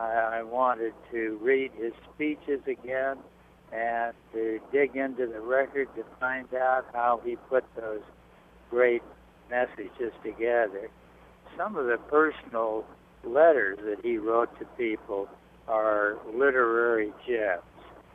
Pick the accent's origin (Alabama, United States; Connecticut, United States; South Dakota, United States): South Dakota, United States; I grew up in South Dakota, where he was a big hero.